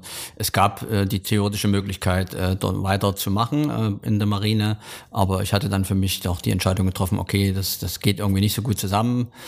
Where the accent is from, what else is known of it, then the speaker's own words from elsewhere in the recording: Freital, Saxony, Germany; born there; Ich bin geboren in Freital, das ist im Osterzgebirge.